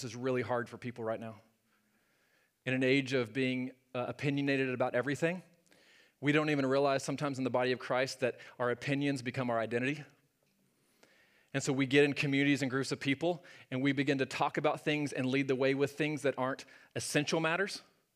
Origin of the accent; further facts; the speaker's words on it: Norman, Oklahoma, United States; And I grew up in Norman, so it's like, it's in me, right?